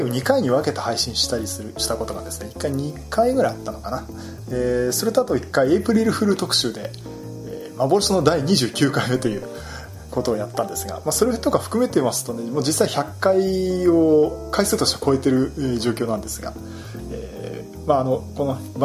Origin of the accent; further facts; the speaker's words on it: Yokohama, Kanagawa, Japan; 98年っていうと、私地元横浜なんですけど、